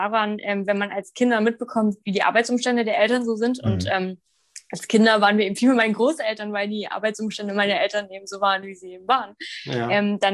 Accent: Nienburg, Lower Saxony, Germany; In Nienburg, also in meinem Heimatort.

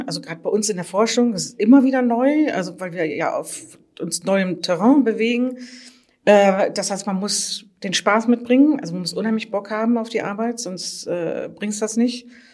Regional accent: Oldenburg, Lower Saxony, Germany; born there; über verschiedene Umwege bin ich jetzt in Oldenburg gelandet. Fun Fact nebenher, ich bin auch in Oldenburg geboren, aber nicht da aufgewachsen. Also meine Großmutter kommt daher

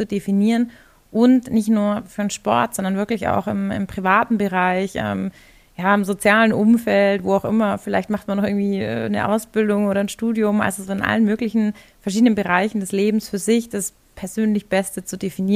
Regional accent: Bavaria, Germany; so sagt man eh bei uns in Bayern

